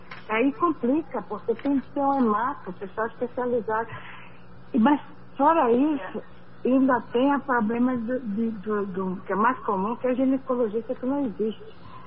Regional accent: São Paulo, Brazil; Eu sou aqui do Vila Nilo, é o subdistrito do Jaçanã.

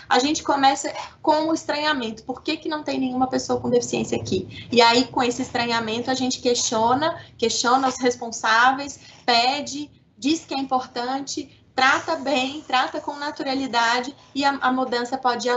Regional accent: Belo Horizonte, Minas Gerais, Brazil; now in São Paulo, Brazil; vocês devem ter percebido pelo meu sotaque que eu não sou de São Paulo, eu sou mineira, né? Eu sou de Belo Horizonte.

